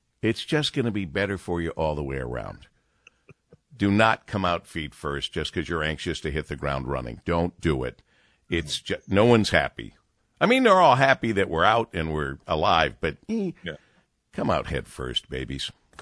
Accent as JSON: {"language": "English", "town": "Monroe", "region": "Michigan", "country": "United States", "tie": "born or raised there", "said": "I'm born and raised in Monroe. If there was something really wrong or bad with us, we would go to Toledo or Detroit."}